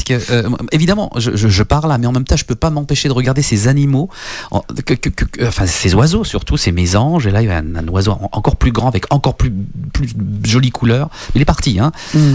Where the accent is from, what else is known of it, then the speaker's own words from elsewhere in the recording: Sarreguemines, Grand Est, France; Moi, je viens de Sarreguemines. Il y a la Sarre. Et on habitait rue des Espagnols